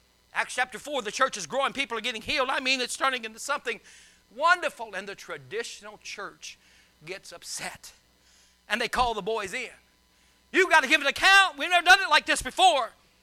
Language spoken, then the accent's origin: English; Louisiana, United States; I grew up in Louisiana, and I love my Louisiana crowd